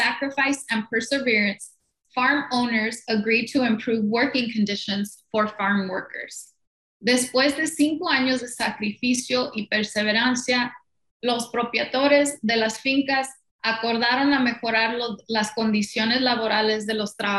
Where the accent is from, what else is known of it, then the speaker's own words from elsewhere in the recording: Yuma, Arizona, United States; I was born and raised in Yuma, Arizona. So if you're familiar, that's southern Arizona, the southwest corner of the state. And I grew up around farm labor.